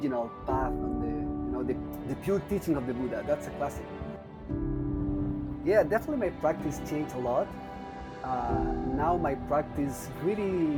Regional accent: Santiago, Santiago Metropolitan Region, Chile; I'm from Santiago, which is the capital, but I grew up more like in the mountain side

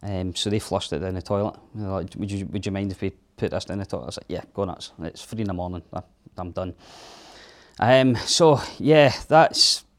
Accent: Arbroath, Scotland, United Kingdom; we grew up in Arbroath, Red Lion Caravan Park. That to me was my safe haven, my safe place.

